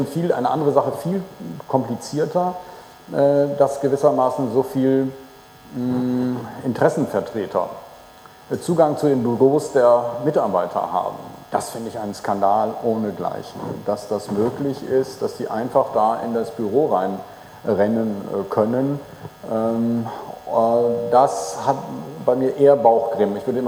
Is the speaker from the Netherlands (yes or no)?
yes; Netherlands; wenn erst meine Heimat, die Niederlande, bis zur deutschen Grenze im Wasser steht